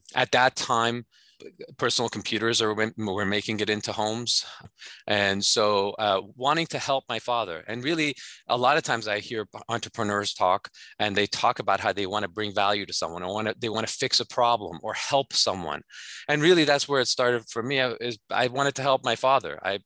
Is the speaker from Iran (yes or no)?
yes; Iran; moved away; I'm a first generation immigrant. We came here from Iran. My dad had his own business. He had a construction business and it back in Iran.